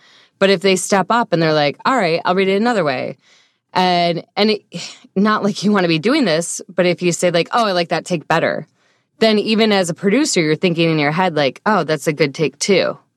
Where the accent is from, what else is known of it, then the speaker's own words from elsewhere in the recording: Michigan, United States; it's within Michigan at WKAR, my home state.